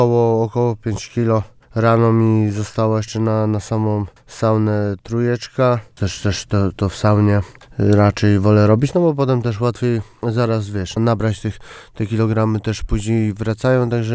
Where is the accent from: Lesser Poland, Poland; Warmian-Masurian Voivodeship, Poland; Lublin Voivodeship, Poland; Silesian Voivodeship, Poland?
Warmian-Masurian Voivodeship, Poland; Ostróda; Lubię się bić nad jeziorem, no bo w sumie ja jestem stąd